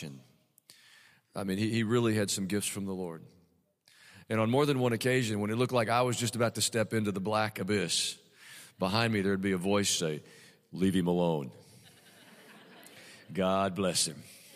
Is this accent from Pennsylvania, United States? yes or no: no; Tennessee, United States; I grew up around here in Middle Tennessee, and I played basketball at Riverdale 100 years ago, back when dinosaurs still roamed along Stones River.